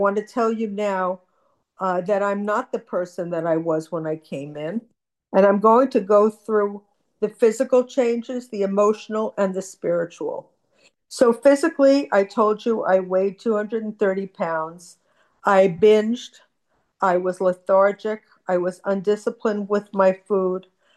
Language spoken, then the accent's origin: English; New Jersey, United States; I'm a compulsive overeater, food addict, and nighttime eater. Triple whammy. I'm from Central New Jersey.